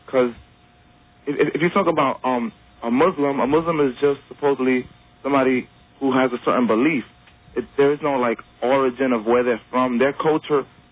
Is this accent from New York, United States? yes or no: yes; Sunset Park, New York, United States; I'm from Sunset Park, which is not too far from Borough Park.